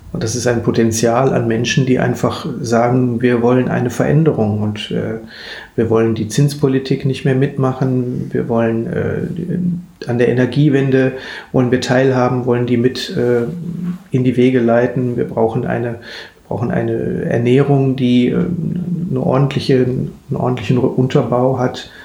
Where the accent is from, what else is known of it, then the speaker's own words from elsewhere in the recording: Duisburg, North Rhine-Westphalia, Germany; born there; Dazu muss ich mich jetzt erstmal als Nicht-Bochumer, sondern als gebürtiger Duisburger, der tatsächlich nur seine 8-9 Arbeitsstunden am Tag in Bochum verbringt, outen.